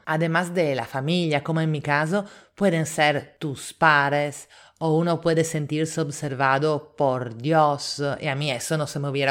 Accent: Italy; now in Lima, Peru; italiana en Lima.

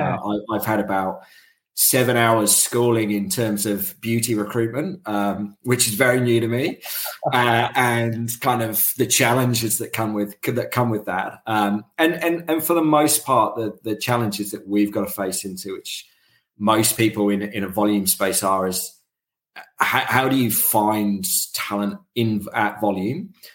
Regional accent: United Kingdom; Like obviously, you might tell from my accent, I'm from the UK, and so department stores have always been synonymous with the UK, right?

